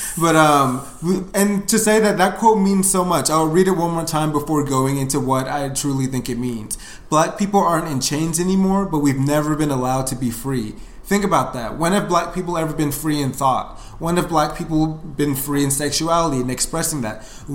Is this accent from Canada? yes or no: no; Nigeria; My experience as a Nigerian, yes, I'm still black.